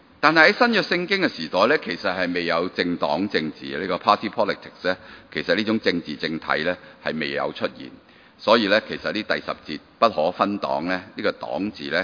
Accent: Hong Kong; 如果用我哋香港人嘅話嚟翻譯咧

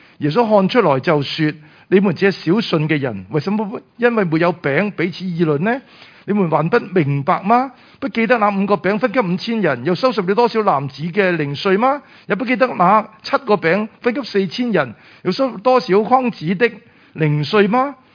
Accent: Hong Kong; 我哋作为香港人，喺呢几年，我哋确实系喺即系惊涛骇浪里边。

